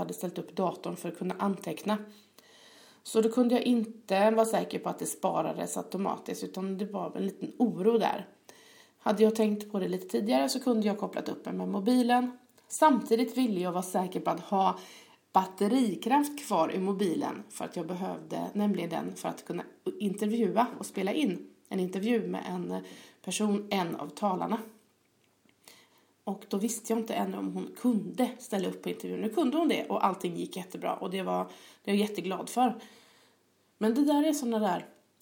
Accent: Gothenburg, Västra Götaland County, Sweden; Jag är göteborgare och det är jag mycket stolt över.

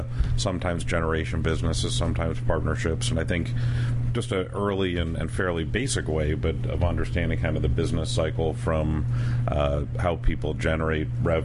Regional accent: New York, United States; also born or lived in Rochester, United States; Was born in Rochester, New York, and moved to Westchester County when I was in elementary school in New York.

